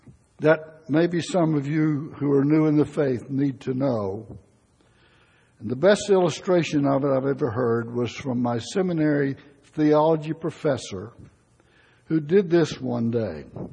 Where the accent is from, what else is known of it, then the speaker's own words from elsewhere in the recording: West Virginia, United States; I was raised in McDowell County in a small mining camp. I started to school at the Baldwin School in a little town called Amanada, a town most people never heard of.